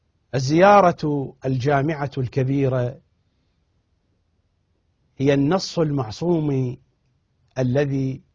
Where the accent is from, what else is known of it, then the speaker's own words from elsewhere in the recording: Iraq; accent: Iraqi; طبعا نحن نستعمله في لهجتنا العراقية، في الحسجة العراقية